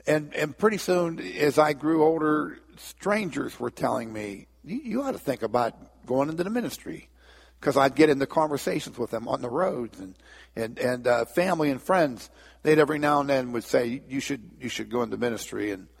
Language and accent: English; Port Vue, Pennsylvania, United States; I was raised in Port View, born in McKeesport Hospital, raised in Port View, and dad was a policeman